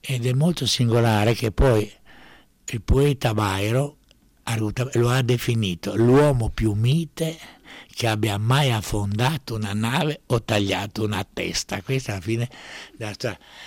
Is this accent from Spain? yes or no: no; Dubrovnik, Dubrovnik-Neretva County, Croatia; born there; E sono nato a Ragusa, quello che adesso viene chiamato Dubrovnik, ma quando sono nato io, sulle carte geografiche, era ancora Ragusa.